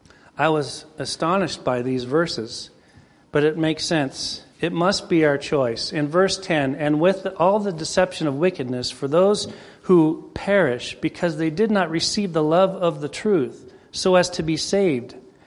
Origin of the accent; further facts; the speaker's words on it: United States; born there; I am an American by birth. I am patriotic to an extent, but it saddens me to see our country in the state that it's in.